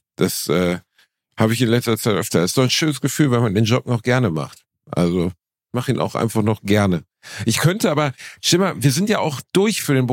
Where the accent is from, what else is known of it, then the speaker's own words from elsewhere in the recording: Gelsenkirchen, North Rhine-Westphalia, Germany; In Gelsenkirchen, meiner Heimatstadt.